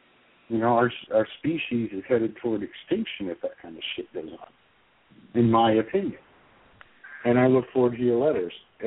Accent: the South, United States; You know, I mean, I grew up in the South. I grew up around guns all the time.

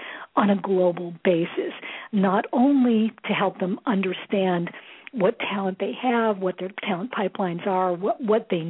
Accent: Boston, Massachusetts, United States; I was with Fidelity Investments in Boston. I'm from the Boston area

